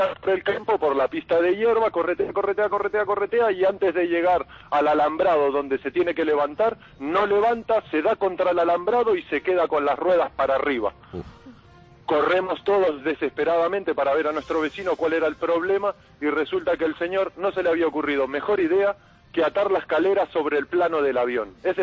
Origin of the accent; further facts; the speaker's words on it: Uruguay; Yo soy uruguayo. En mi país mucha gente utiliza los aviones como medio de transporte